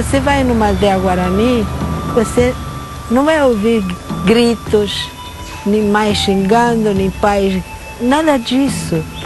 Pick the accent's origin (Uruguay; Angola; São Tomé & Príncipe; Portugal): Uruguay; also born or lived in Argentina / United States; now in Rio de Janeiro, Brazil; Nasci na Argentina, fui me criar no Uruguai, fui para os Estados Unidos, onde nasceu minha filha, vim para o Brasil, tenho um filho uruguaio também, uma irmã paraguaia e um irmão boliviano, pai brasileiro.